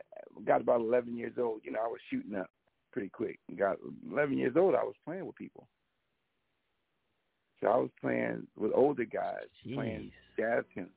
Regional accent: Baltimore, Maryland, United States; I'm from originally from the Baltimore, Maryland area.

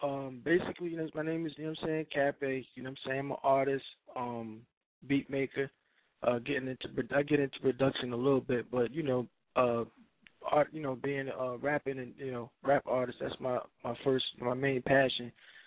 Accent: New Jersey, United States; I'm from New Jerusalem, New Jersey.

